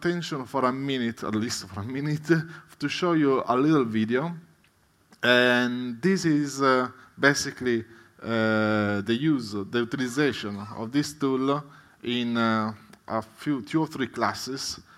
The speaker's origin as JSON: {"language": "English", "country": "Italy", "second_language": "English", "lives_now": "Melbourne, Australia", "said": "Despite my accent, well, I'm Italian, but I live now in Melbourne, so I'm pretty much local."}